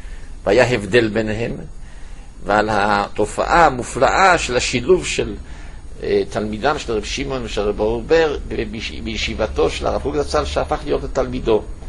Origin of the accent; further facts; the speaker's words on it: Jerusalem, Jerusalem District, Israel; בעולם הישיבות של ירושלים שגדלתי בו